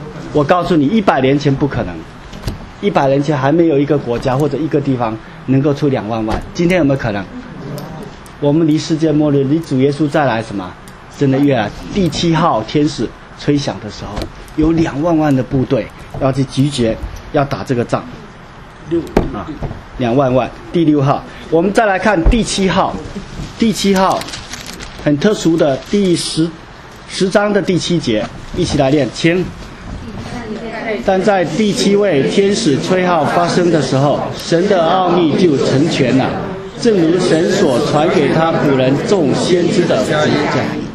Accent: China; 以前我们怎么形容我们中国人民是吧，灾难深重的什么中华民族，中国人民。你看中国的历史哈，真的是我们没有多少年的太平。

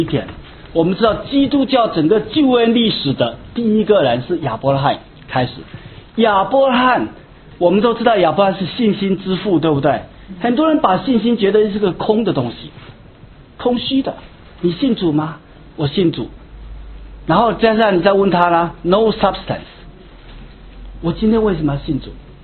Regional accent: Xiamen, Fujian, China; now in United States; 据说鼓浪屿医院呢也开不下去了，这就是我的家乡

